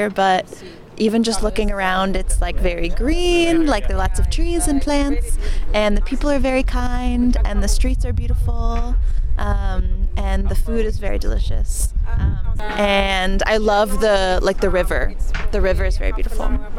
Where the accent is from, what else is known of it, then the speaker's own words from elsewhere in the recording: New York City, New York, United States; I'm 30 years old. I'm from New York City in the United States.